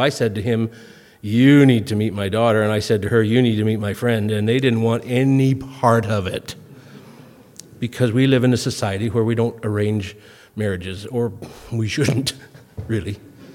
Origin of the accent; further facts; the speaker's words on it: Montreal, Quebec, Canada; born there; I was born in Montreal, and I live near Toronto, and I live near Ottawa